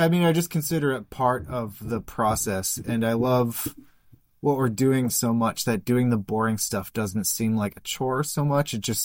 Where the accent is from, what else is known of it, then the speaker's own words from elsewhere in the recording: Green Bay, Wisconsin, United States; Yeah, I'm from Green Bay originally, so I know that whole coast pretty well.